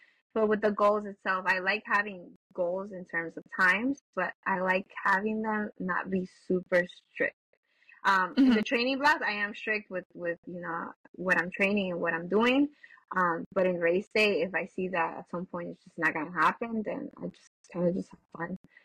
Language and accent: English; New York City, New York, United States; I'm a New Yorker. I've always lived here. But for some reason, I've never gone to spectate the New York City Marathon.